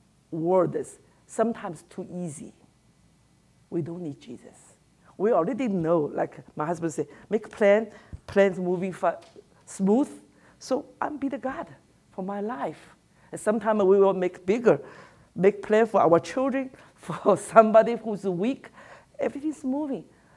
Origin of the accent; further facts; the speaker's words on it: Shanghai, China; born there; English is a second language; I was born in Shanghai. Shanghai has become like an international city.